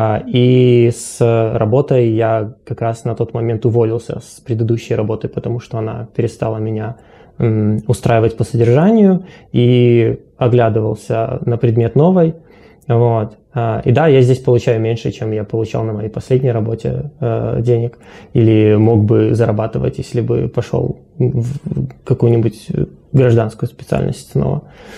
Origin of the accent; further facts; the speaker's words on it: Belarus; я белорус